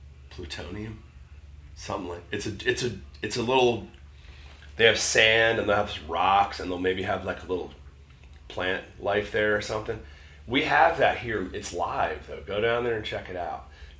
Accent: Pennsylvania, United States; but I'm a Yankee, you know, I'm from Pennsylvania. Yes, I've lived her

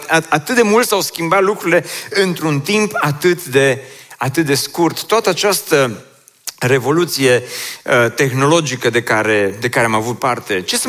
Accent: Oradea, Bihor County, Romania; eu am crescut aici în Oradea, în Ioșia, pe strada Belșugului.

